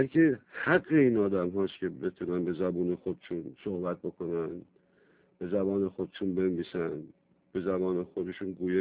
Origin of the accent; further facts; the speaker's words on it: Iran; همه ما ایرانی هستیم از قوم‌های مختلف،